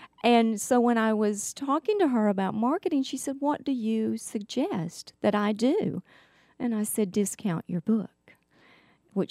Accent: North Carolina, United States; I was on tour with … in my home state of North Carolina.

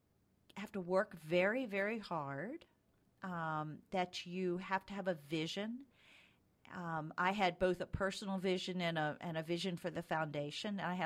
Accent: Baltimore, Maryland, United States; It was. I grew up in Baltimore, Maryland, outside of Baltimore, Maryland, and went to high school there

